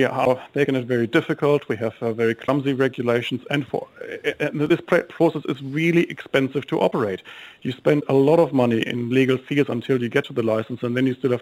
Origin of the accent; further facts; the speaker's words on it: Germany; English is a second language; now in Wellington, New Zealand; And as you probably hear from my accent, I come from Germany.